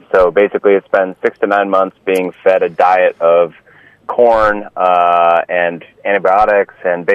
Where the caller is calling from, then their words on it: Boston, Massachusetts, United States